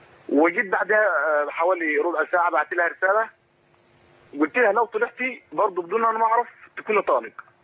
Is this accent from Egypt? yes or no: yes; Egypt; أنا مصري وكنت في السعودية